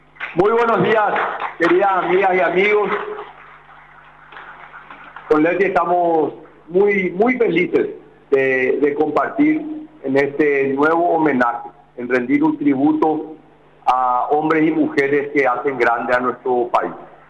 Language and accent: Spanish; Paraguay; más orgulloso de nuestra esencia como paraguayos.